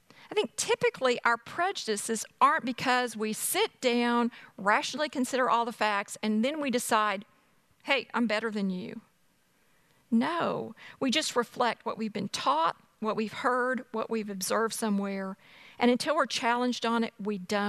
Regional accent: the South, United States; But as the afternoon went on, I realized they're looking down on us because we're from the South.

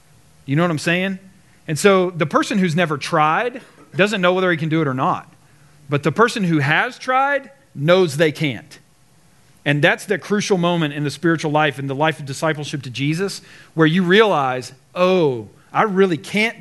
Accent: the South, United States; I grew up in the South, so I'm picturing my mom like with fried chicken on the counter

